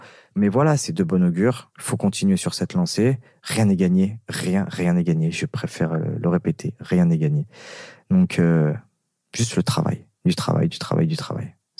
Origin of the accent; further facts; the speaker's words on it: France; le fait d'être à Paris et de me battre pour mon pays, chez moi, à Bercy